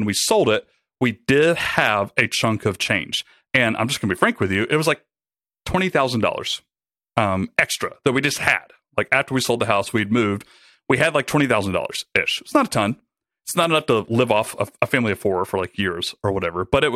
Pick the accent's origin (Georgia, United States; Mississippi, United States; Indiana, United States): Georgia, United States; Rome; I took a job with a startup back in my hometown, Rome, Georgia. I was living in Atlanta at the time